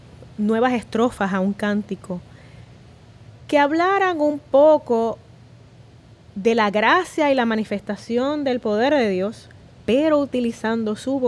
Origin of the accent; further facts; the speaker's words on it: Puerto Rico; a la larga todos somos puertorriqueños